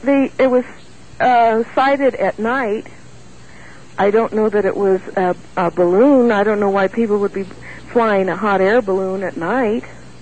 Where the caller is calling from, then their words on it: Lake Tahoe, United States; I'm calling from Lake Tahoe.